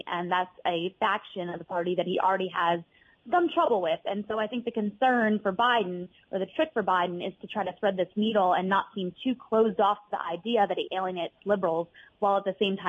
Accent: Midwest, United States; as a Midwesterner, we know that some of these Rust Belt states like Minnesota, Wisconsin, Michigan are going to be very important this year

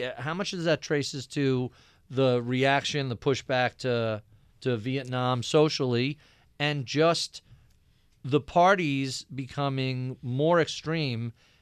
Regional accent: New York, United States; So I grew up in Nassau County, out in Long Island, very Republican area.

